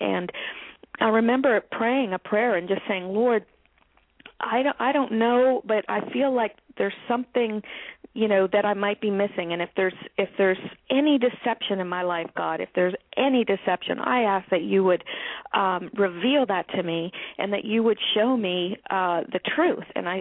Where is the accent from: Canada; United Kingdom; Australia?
Canada; moved away as an adult; now in United States; Well, I'm Canadian. I live in the States now. I've been in the States for just going on 16 years.